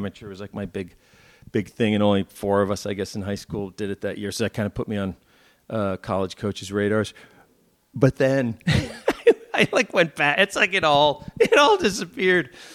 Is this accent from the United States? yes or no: yes; Boston, Massachusetts, United States; also born or lived in St. Louis / Chicago; we had moved from, I'm from Boston, we lived in St. Louis for a bit, suburbs, and then Chicago.